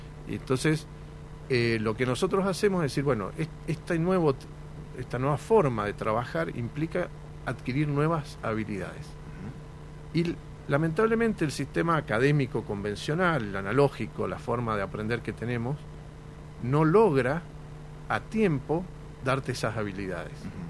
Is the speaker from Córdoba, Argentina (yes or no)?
no; Mendoza, Argentina; No somos extraterrestres, somos